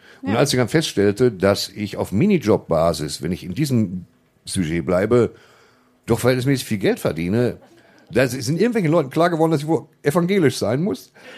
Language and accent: German; Waltrop, North Rhine-Westphalia, Germany; Die sind am nächsten Tag nach Waltrop gezogen, in dem Ort, in dem ich immer noch wohne.